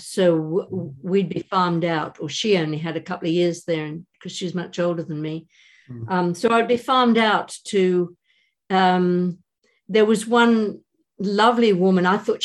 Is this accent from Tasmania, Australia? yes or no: no; Queensland, Australia; also born or lived in Yass, New South Wales; I'm Australian. I was born in a little town called Yass, just outside of Canberra.